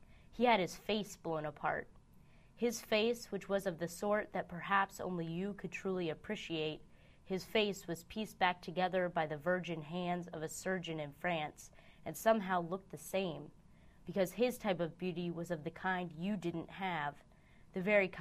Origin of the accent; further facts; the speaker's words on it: United States; because as an American, you can't say, 9/11 is irrelevant to me.